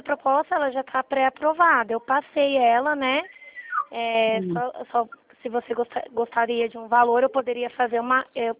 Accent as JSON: {"language": "Portuguese", "region": "São Paulo", "country": "Brazil", "said": "Eu sou daqui do estado de São Paulo, na verdade"}